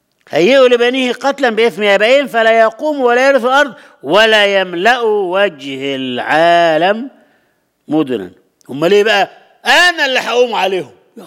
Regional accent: Egypt; زمان كان مشهور عندنا في مصر حكاية،

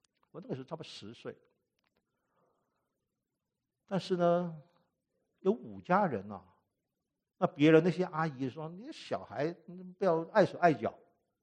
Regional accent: Hong Kong; now in United States; 然后呢，我在香港长大啊

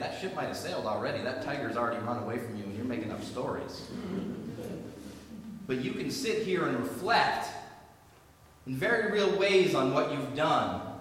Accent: Boston, Massachusetts, United States; You know, I grew up in the Boston area where we were told that people who were tough were really smart.

